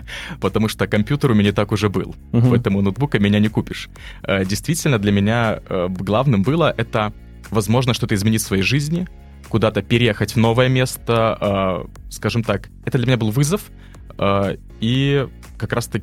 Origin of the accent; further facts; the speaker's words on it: Brest Region, Belarus; moved away as an adult; я переехал из Брестского района в Дзержинский район, то есть это достаточно в рамках Беларуси значительное расстояние, и вот я уже... почти 2 года живу самостоятельно